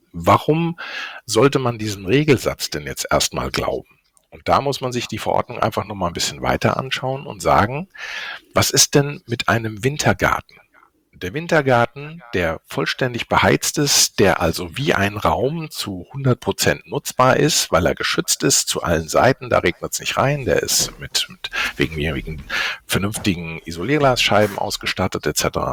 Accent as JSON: {"language": "German", "region": "Hesse", "country": "Germany", "said": "ich komme aus dem Rhein-Main-Gebiet"}